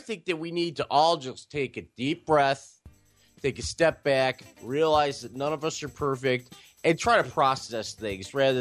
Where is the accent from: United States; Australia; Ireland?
United States; Cleveland, Ohio; peaceful in Cleveland, Ohio for an event that we did not think would be at all peaceful. So I'm happy for my hometown there.